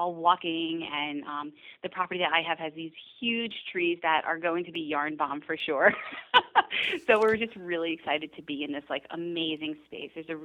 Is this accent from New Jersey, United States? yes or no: yes; New Jersey, United States; I'm from New Jersey. I wound up going to college in upstate New York to Clarkson University, Go Knights.